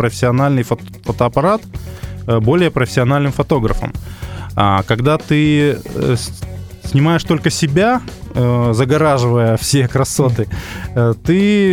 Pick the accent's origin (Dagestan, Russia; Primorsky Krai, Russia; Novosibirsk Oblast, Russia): Primorsky Krai, Russia; Я вырос в Приморье и, в принципе, вот намерен туда вернуться, на Дальний Восток